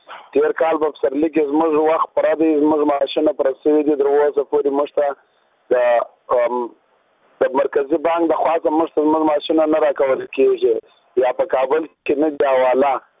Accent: Kandahar, Afghanistan; د کندهار ولایت یو مایوب ځوان یم.

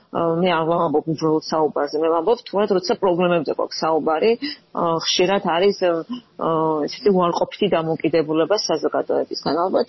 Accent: Gagra, Abkhazia, Georgia; born there; მიყვარს ეს იმიტომ, რომ მე იქ დავიბადე

